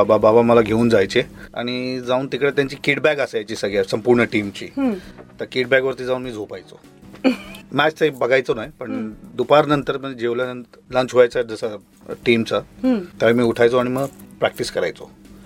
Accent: Mumbai, Maharashtra, India; माझा जन्म भेंडी बाजारात झालाय, जिथे मुस्लिम पॉप्युलेशन जास्त होती आणि आम्ही फक्त 3 की 4 हिंदू फॅमिली होती त्यावेळी.

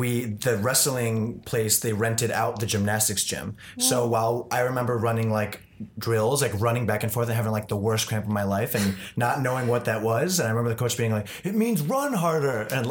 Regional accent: Illinois, United States; also born or lived in Danbury, Connecticut; But I don't remember it at all because at like 2.5 years old, I moved to the suburbs of Chicago.

